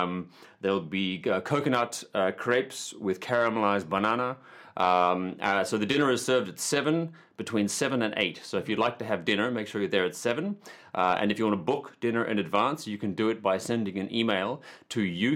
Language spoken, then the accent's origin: English; Oroville, California, United States; When you're growing up in Oroville, you see very much the small world.